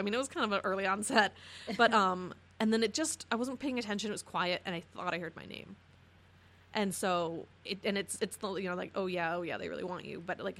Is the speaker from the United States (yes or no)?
yes; Mesa, Arizona, United States; now in Phoenix, United States; Growing up in Mesa, at least to me, was terrible. It's kind of a cultural dead zone, in my opinion, especially where I grew up. And since moving to Phoenix in, I think it was 2012, I've gained a whole new appreciation.